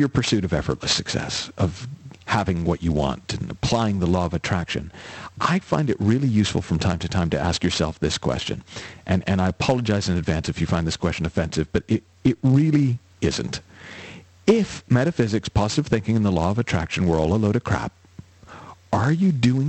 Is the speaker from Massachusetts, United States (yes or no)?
yes; Boston, Massachusetts, United States; I'm a Laker guy now, which is heresy because I grew up in Boston and, well...